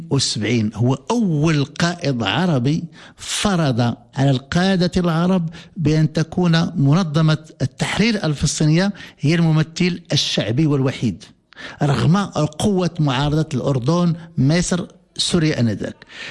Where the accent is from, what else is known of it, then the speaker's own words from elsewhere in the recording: Morocco; خص هاد الفلسفة العامة اللي تتربطنا كمغاربة خص تكون في السلوك المدني